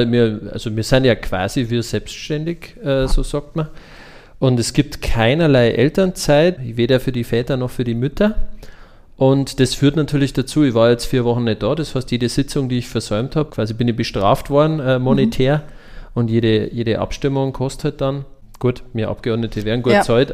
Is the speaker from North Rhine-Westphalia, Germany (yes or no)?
no; Moosburg, Bavaria, Germany; ich bin aus Moosburg, das ist genau an der oberbayerisch-niederbayerischen Grenze.